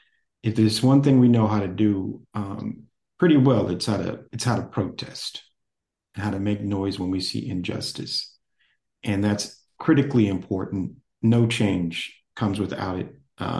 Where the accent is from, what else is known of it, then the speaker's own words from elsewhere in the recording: Los Angeles, California, United States; I grew up in Leimert Park, which is in the Crenshaw District of Los Angeles, Born in the Crenshaw District of Los Angeles. I've lived here my entire life, 41 years now